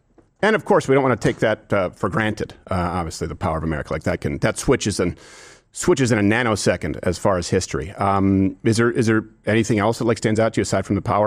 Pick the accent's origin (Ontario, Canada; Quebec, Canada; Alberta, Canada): Quebec, Canada; Yeah, that's where I would already disagree with you because I was raised in Quebec, which is much more European.